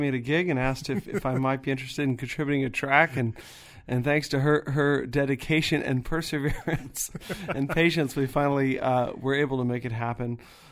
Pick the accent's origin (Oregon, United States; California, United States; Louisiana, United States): Oregon, United States; Eugene; for me growing up in Eugene in the Northwest, this was not a hard sell.